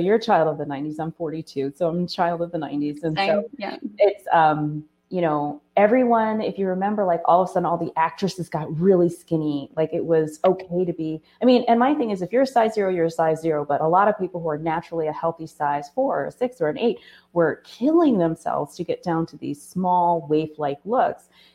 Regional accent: Michigan, United States; So, you know, I'm from Michigan. We're a big car place.

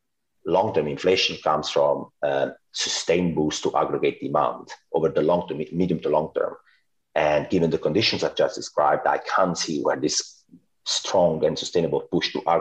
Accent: Italy; English is a second language; now in Netherlands; So basically, I'm Italian, but that's, I guess you've already gotten that by my accent in the last 20 minutes or so. But I actually live in the Netherlands, which is a small country in north of Europe.

